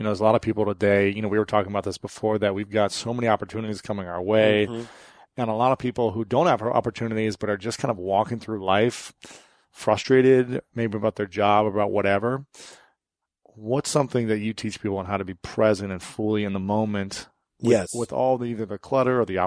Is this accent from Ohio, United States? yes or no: yes; Ohio, United States; I'm from Ohio, so okay. Cleveland's my boy.